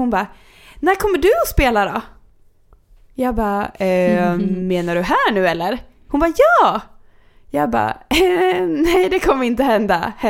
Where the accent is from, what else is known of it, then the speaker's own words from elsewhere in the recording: Kungsör, Västmanland County, Sweden; Ja, det var när jag var hemma i Kungsör.